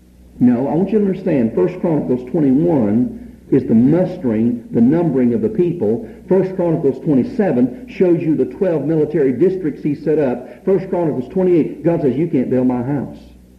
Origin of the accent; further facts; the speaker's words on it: the South, United States; Because I'm a Southerner and they're from the South.